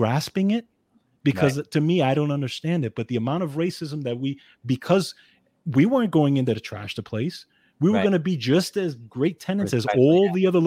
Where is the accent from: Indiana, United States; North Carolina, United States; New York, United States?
New York, United States; Bronx; And I said, oh, I grew up in the Bronx.